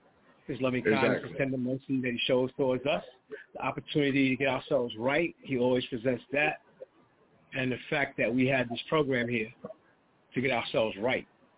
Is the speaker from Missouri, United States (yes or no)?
no; Harlem, New York, United States; I could have been an everyday average Negro in the street, growing up in Harlem.